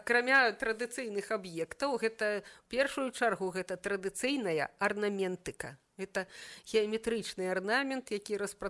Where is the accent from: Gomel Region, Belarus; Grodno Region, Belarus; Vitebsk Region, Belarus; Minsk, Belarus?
Minsk, Belarus; Так, я мінчанка.